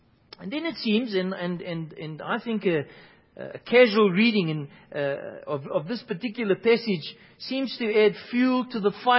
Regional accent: South Africa; Now, that has perhaps brought new meaning to me as a South African

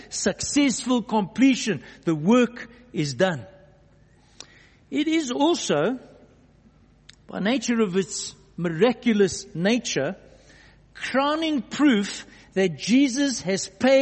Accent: Johannesburg, Gauteng, South Africa; I grew up in Johannesburg, and because Johannesburg is literally hundreds of tunnels underneath of it, we frequently experienced earth tremors.

